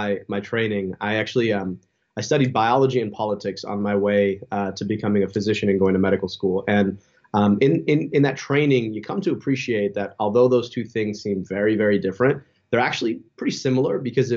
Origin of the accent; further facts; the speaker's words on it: Michigan, United States; if you were to drive from my hometown just 30 minutes outside of any neighborhood in Detroit to any one of those neighborhoods